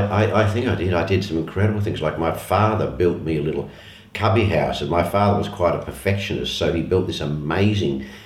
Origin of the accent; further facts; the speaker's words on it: Adelaide, South Australia, Australia; I'm an Adelaide boy, and I was born in Adelaide in May 1948.